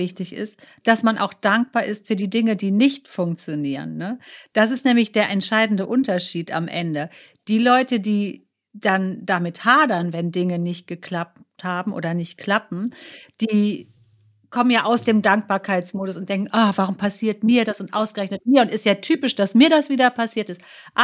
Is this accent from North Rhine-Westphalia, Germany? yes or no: yes; Bonn, North Rhine-Westphalia, Germany; born there; Ich bin in Bonn geboren. Ich lebe in Bonn und ich will immer hier sein.